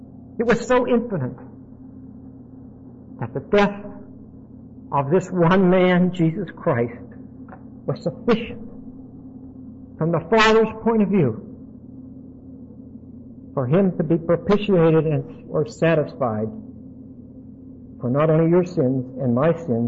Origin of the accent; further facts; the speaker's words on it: Pittsburgh, Pennsylvania, United States; born there; I was born in Pittsburgh. Everybody in Pittsburgh was born with a minus sign in front of their eyes.